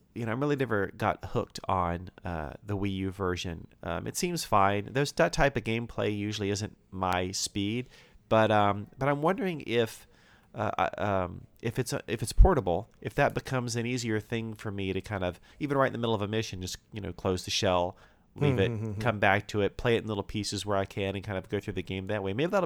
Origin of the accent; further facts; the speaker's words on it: North Carolina, United States; And, I grew up in North Carolina, and we didn't have Targets until relatively recently.